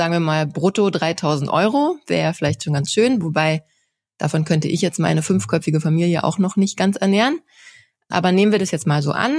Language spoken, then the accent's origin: German; Lichterfelde, Berlin, Germany; die alle in meiner Heimat Lichterfelde spielen, wo ich auch lebe.